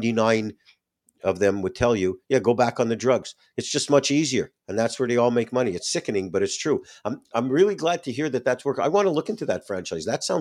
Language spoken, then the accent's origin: English; Canada; now in United States; as a Canadian, well, I'm an American now. I share that with the audience since 2007.